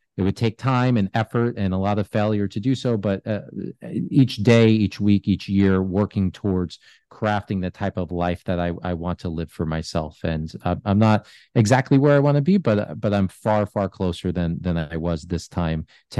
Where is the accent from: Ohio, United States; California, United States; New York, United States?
New York, United States; I grew up in New York.